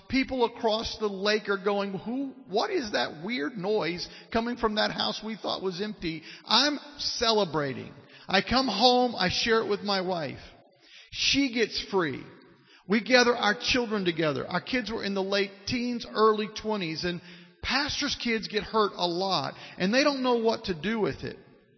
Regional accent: Kentucky, United States; 3 weeks later, I'm in my home, the town I was raised in Kentucky, and with my parents.

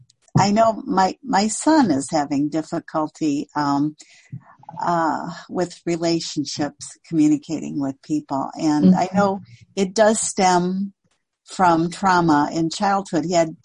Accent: Brecksville, Ohio, United States; Yeah, I'm from Brecksville, Ohio, which is just a suburb south of Cleveland, Ohio.

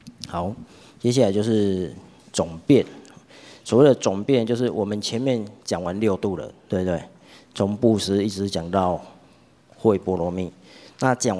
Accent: southern Taiwan, Taiwan; 我们南部人沙文

